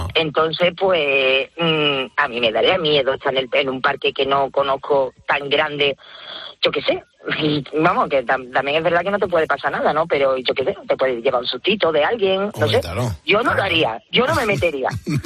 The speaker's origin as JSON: {"language": "Spanish", "town": "Seville", "region": "Andalusia", "country": "Spain", "tie": "born or raised there", "said": "yo me crié en Triana. Y Triana, si tú conoces Sevilla, el barrio es fantástico."}